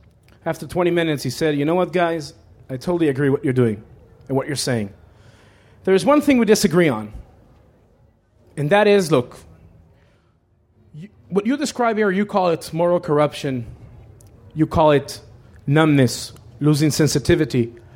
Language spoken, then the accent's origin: English; Israel; this is growing up in Israel for the past 40 years.